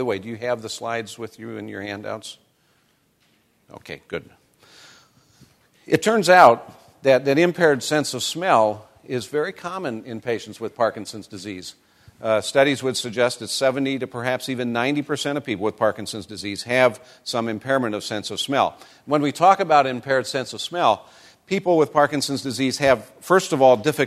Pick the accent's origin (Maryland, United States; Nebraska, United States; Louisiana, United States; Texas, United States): Nebraska, United States; I live in Tennessee now, but I grew up in Nebraska.